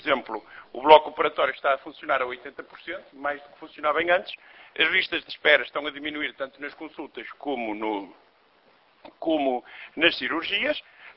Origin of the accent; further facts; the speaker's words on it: Braga, Norte, Portugal; eu também sou de Braga, também frequento o Hospital de Braga